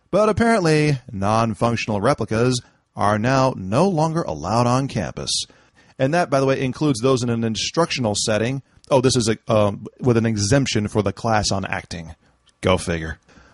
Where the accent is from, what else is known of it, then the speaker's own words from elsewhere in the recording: San Francisco, California, United States; It's hardly a secret I grew up in San Francisco.